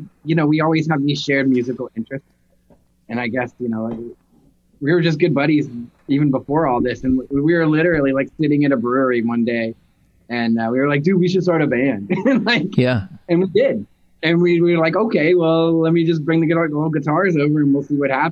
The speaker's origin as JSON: {"language": "English", "town": "Nashville", "region": "Tennessee", "country": "United States", "said": "I'm from Nashville and he's from Pennsylvania."}